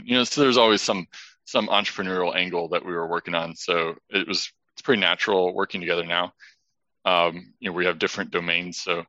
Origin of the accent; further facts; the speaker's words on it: Indiana, United States; Like we grew up in Indiana, so did a lot of like shoveling snow